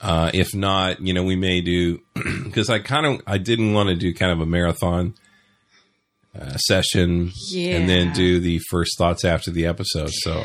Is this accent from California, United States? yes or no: yes; San Bernardino, California, United States; And because I'm from San Bernardino, so it's kind of the big joke.